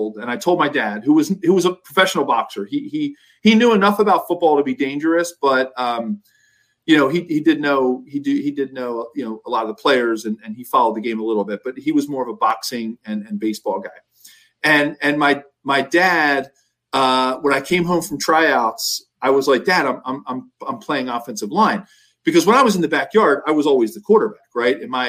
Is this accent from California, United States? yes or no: no; Philadelphia, Pennsylvania, United States; And so I've always, growing up in Philadelphia, you know, and going to Penn, I've always had a little bit of an affinity for the Bengals because of that.